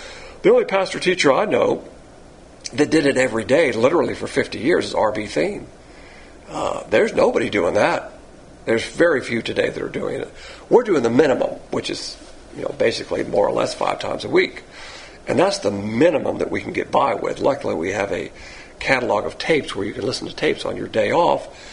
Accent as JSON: {"language": "English", "region": "Alabama", "country": "United States", "said": "Now, eating swine's flesh, I'm from Alabama. I love swine flesh."}